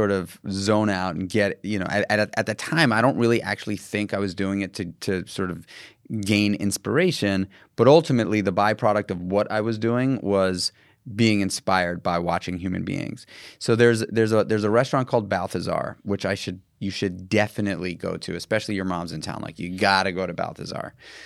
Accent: New York City, New York, United States; First of all, I'm born and raised in New York City again.

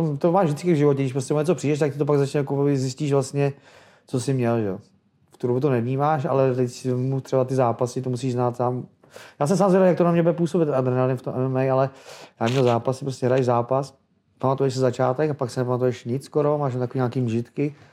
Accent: Teplice, Ústí nad Labem Region, Czechia; jsem byl kluk z Teplic

